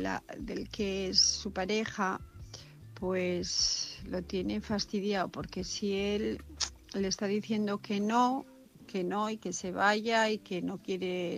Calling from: Asturias, Spain; de Asturias y quería darle pues un ánimo

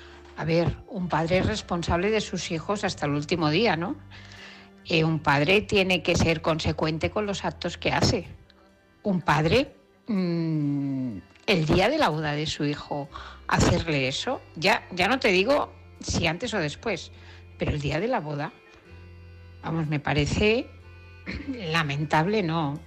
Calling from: Barcelona, Catalonia, Spain; de Barcelona.

